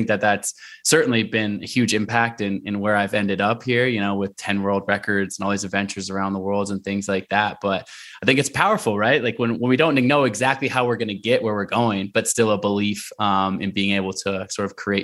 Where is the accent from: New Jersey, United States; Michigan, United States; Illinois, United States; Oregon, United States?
Oregon, United States; Portland; And so growing up in Portland, Oregon, you know, it's a city, but you're surrounded by beautiful wilderness kind of in every single direction.